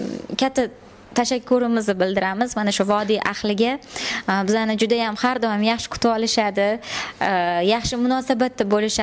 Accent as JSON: {"language": "Uzbek", "town": "Samarkand", "region": "Samarqand Region", "country": "Uzbekistan", "tie": "born there", "lives_now": "Tashkent, Uzbekistan", "said": "Men Samarqandda tug'ilganman."}